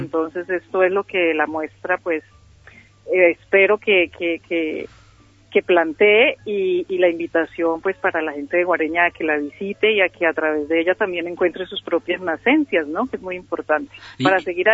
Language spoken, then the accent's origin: Spanish; Colombia; now in Spain; Yo soy colombiana, llevo algunos años aquí en Extremadura